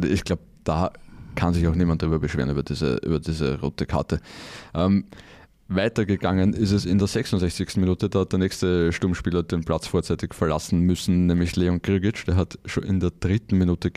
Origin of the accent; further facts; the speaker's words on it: Vienna, Austria; Bei uns in Wien sagt man Eisenbahner dazu, oder?